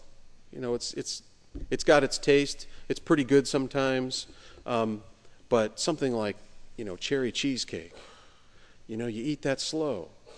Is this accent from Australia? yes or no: no; St. Louis, Missouri, United States; I grew up in St. Louis, and I saw the Arch all the time.